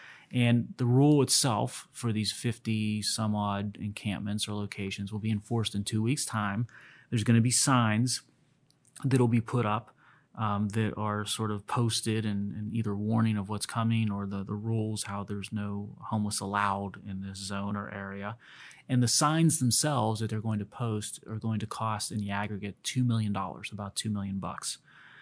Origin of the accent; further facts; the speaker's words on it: Pittsburgh, Pennsylvania, United States; They're second in my heart only to my hometown Pirates.